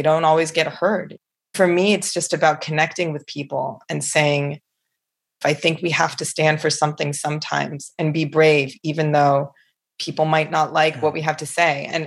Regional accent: New Jersey, United States; So I grew up in New Jersey and we had this little bathroom

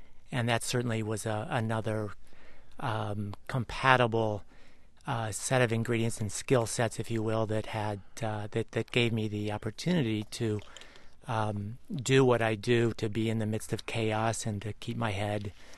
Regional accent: Midwest, United States; Well, I grew up in the Midwest.

